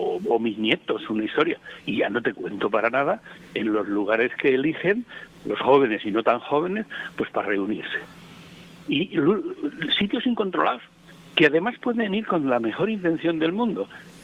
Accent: La Laguna, Canary Islands, Spain; Se me ponen los pelos de punta cuando hablo de mi pueblo, porque si no sería un mal nacido, pero mi tierra donde he vivido 52 años de mi vida y además pues los mejores, ¿no? Pues ha sido Tenerife, ha sido la laguna.

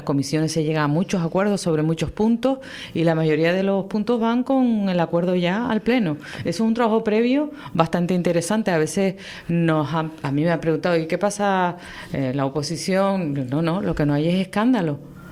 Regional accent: Spain; como española, como ciudadana de este país.

